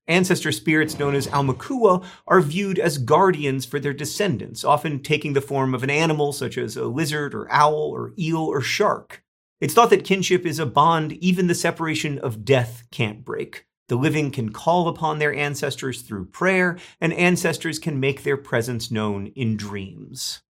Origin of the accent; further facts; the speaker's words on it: Orlando, Florida, United States; than me saying I grew up in Orlando. Orlando didn't even exist 200 years ago